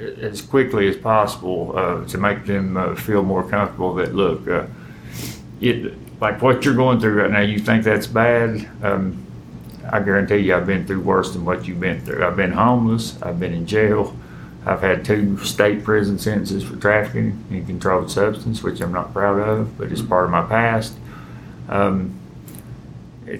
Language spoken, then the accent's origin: English; Hazard, Kentucky, United States; moved away as an adult; now in Clay City, United States; I'm from Hazard. I was born and raised in Hazard. I'm 49 years old. When I was 48, I moved to Menifee County, to Frenchburg. Since then, the past couple weeks, I've moved to live in Clay City.